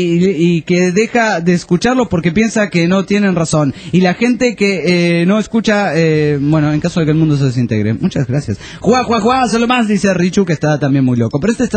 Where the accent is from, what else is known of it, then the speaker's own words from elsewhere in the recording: Mendoza, Argentina; now in Las Vegas, United States; Soy de Mendoza, Argentina, y los estoy escuchando desde Las Vegas, Nevada, Estados Unidos.